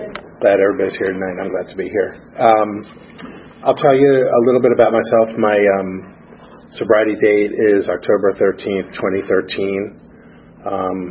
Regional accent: New Jersey, United States; born there; So I was born in New Jersey in 1963, middle class family, middle child of three. I grew up with a normal life.

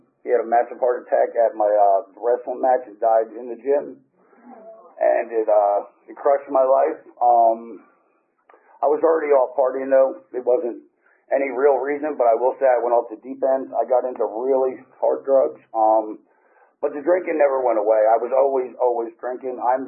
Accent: Brick, New Jersey, United States; I grew up in Brick, New Jersey.

